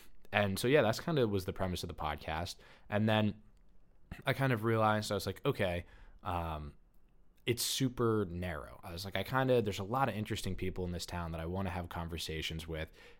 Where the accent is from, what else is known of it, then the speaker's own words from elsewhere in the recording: New Jersey, United States; I'm from Jersey. You know, people give me a lot of funky looks when I say that.